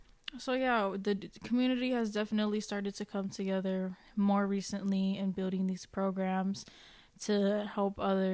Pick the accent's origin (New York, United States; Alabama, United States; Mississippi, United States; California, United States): California, United States; Vallejo; Life growing up in Vallejo was okay. There was some good things about it and some bad things about it. We have a lot of diversity, and when everyone comes together, it's just like a big, great community.